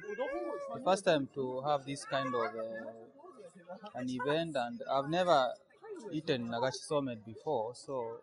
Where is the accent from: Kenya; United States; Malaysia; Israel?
Kenya; I'm from Kenya.